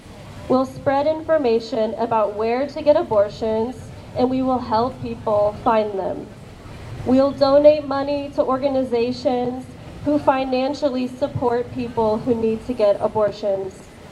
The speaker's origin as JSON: {"language": "English", "country": "United States", "said": "Take the United States, my home country, for example."}